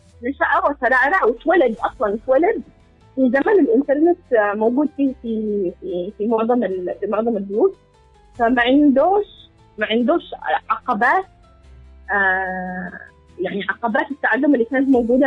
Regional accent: Yemen; لأنه بالنهاية هو بيجلس عندنا في اليمن بينتهي الموضوع

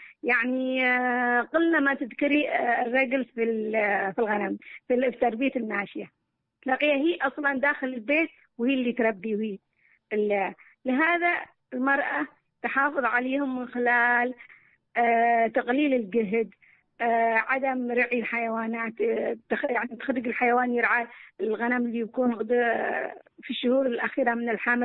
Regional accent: Yemen; التحديات كثيرة شوفي، التحديات هنا عندنا في اليمن كثيرة

